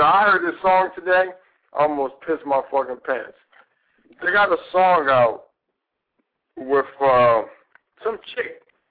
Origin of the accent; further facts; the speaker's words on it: New York, United States; I am from New York.